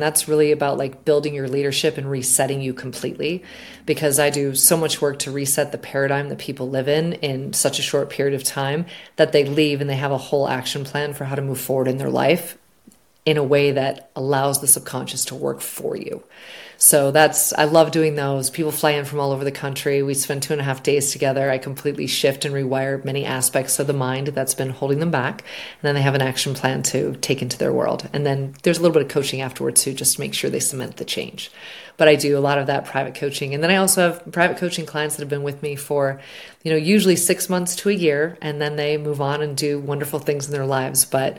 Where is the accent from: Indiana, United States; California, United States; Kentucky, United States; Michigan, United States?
Michigan, United States; And I grew up in Michigan, so it's a little bit of a change for me